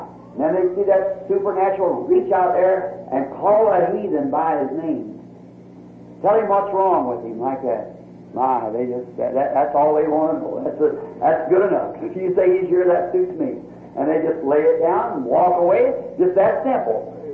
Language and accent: English; United States; We know, I'm an American too. And it's the loveliest land in the country. All over this backslid state, this is my home. I love it.